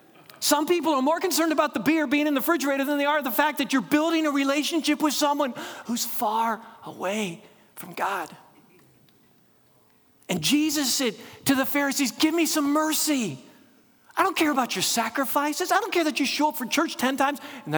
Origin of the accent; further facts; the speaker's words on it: Florida, United States; I remember long time ago, Shannon and I moved back to the area, I grew up in South Florida, but we moved back.